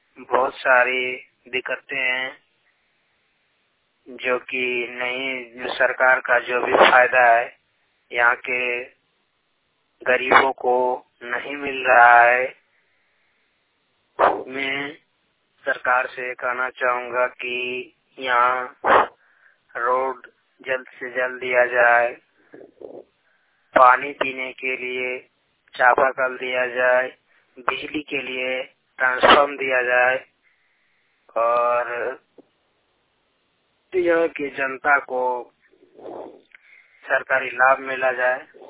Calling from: Lakshmipur, Bihar, India; ग्राम रंगा प्रसार, पोस्ट लक्ष्मीपुर, थाना कटोरिया, जिला बांका, बिहार से बोल रहा हूँ।

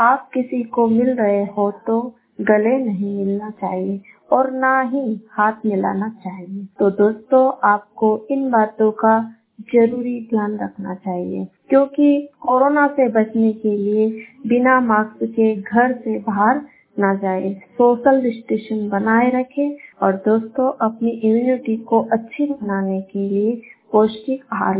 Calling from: Rajgarh, India; जिला राजगढ़ से … स्वास्थ्य वाणी के माध्यम से बोल रही हूँ।

